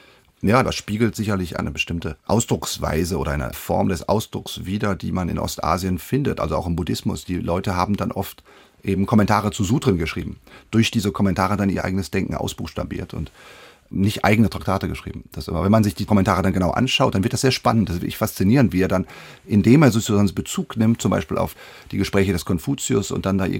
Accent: Northern Germany, Germany; Also ich komme aus Norddeutschland, aus der norddeutschen Tiefebene sozusagen, und irgendwie hat mich das da angezogen.

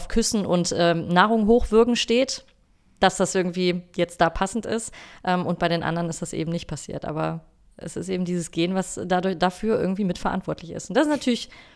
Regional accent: Germany; wenn wir seufzen, muss ja als Deutscher auch noch dieses So hinterherkommen.

